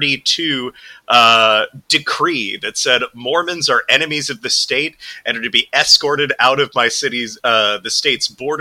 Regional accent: Midwest, United States; I am a Midwesterner, so I am just polite by default.

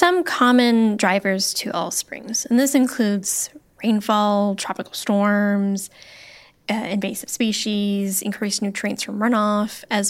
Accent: Florida, United States; When I grew up in Florida, and I got to visit springs

